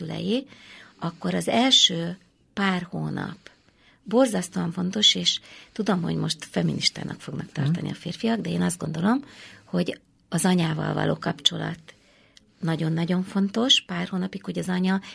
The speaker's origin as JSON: {"language": "Hungarian", "town": "Tatabánya", "region": "Komárom-Esztergom", "country": "Hungary", "said": "Én tatabányai vagyok, Tatabányán meg csecsemő intézet volt"}